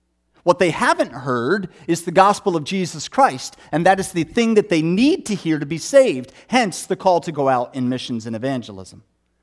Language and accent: English; Pennsylvania, United States; I grew up outside of Philadelphia. We would go down to the southern Jersey Shore for vacation.